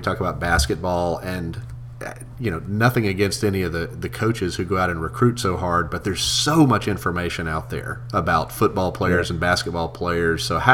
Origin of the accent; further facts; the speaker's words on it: South Carolina, United States; When I was growing up watching watching volleyball, I grew up in South Carolina. I just saw it as a West Coast sport.